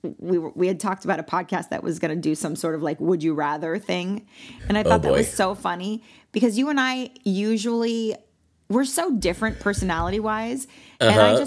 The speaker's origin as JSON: {"language": "English", "town": "Malibu", "region": "California", "country": "United States", "said": "Now, I'm from Malibu, California. My happy place is the beach."}